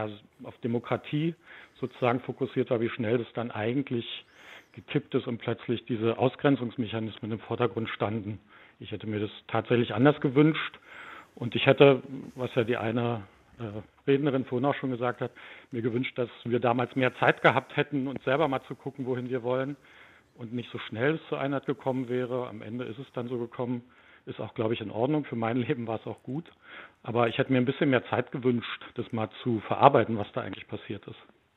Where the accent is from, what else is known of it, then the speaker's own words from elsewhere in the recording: East Germany, Germany; Ich bin aus Ostdeutsch geprägt, genau. Ich bin 55, bin in der DDR sozialisiert.